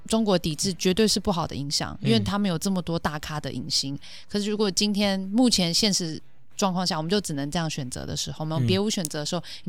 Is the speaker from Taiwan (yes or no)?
yes; Taiwan; 终于知道我们台湾人有多辛苦了吧？